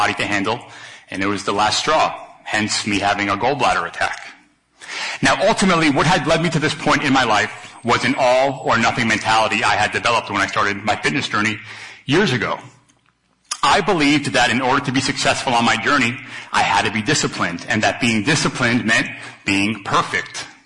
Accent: Long Island, New York, United States; So I grew up on Long Island, New York, in an Italian home.

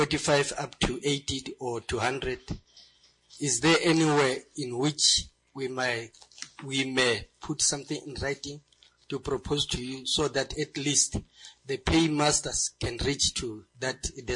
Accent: Tsumkwe, Otjozondjupa, Namibia; I'm from Tsumkwe

